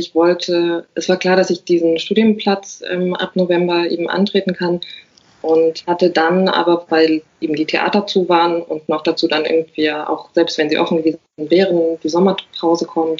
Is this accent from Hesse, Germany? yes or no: yes; Frankfurt, Hesse, Germany; also ich komme eben aus Frankfurt, ich habe keine Ahnung